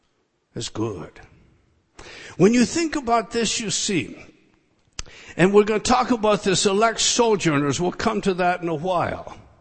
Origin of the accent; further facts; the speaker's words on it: United States; I'm a Scottish American. I'm just an American, my friend.